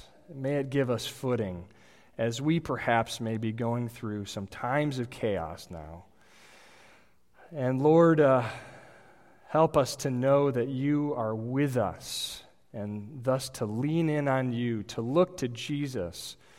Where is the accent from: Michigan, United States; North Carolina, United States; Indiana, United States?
Michigan, United States; Holland; I was born and raised in Holland, Michigan, which Holland, Michigan is seated on the shores of a shark-free freshwater sea.